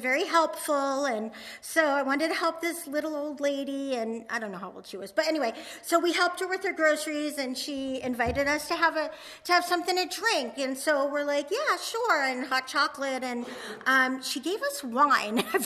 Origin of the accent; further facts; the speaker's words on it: Rhode Island, United States; I must have been 9 or 10-ish, and I'm from Rhode Island